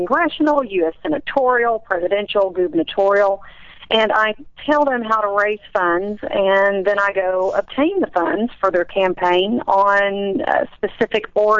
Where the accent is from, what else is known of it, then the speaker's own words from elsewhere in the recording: Chicago, Illinois, United States; born there; I was born in Chicago, Illinois.